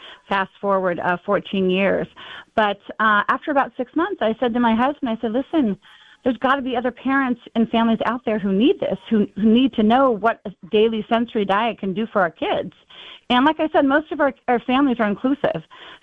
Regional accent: Los Angeles, California, United States; So I am from Los Angeles, California area.

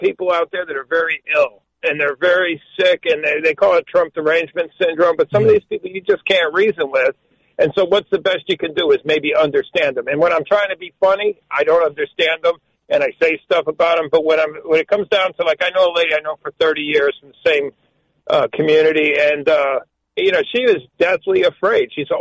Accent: Hartford, Connecticut, United States; I grew up in the North End. Then we moved.

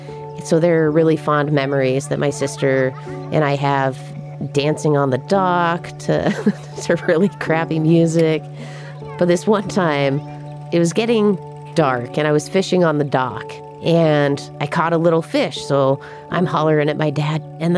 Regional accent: Park City, Utah, United States; I am originally from Park City, Utah. That's where my family lived. That's where a majority of my life I grew up.

